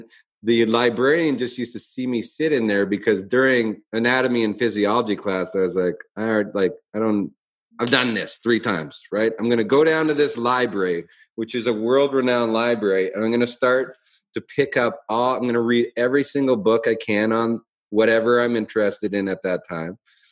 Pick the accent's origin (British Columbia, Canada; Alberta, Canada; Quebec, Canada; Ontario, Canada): Alberta, Canada; Calgary; moved away; because I came from Calgary where at least snow